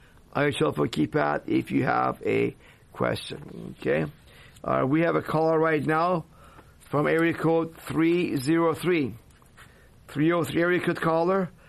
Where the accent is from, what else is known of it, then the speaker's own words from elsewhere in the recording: Iran; I never imagined I'd be doing that when I was growing up in Iran, you know, back in 1960s and 70s.